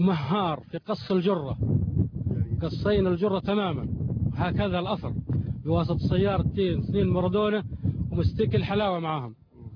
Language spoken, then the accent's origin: Arabic; Egypt; أنا مواطن مصري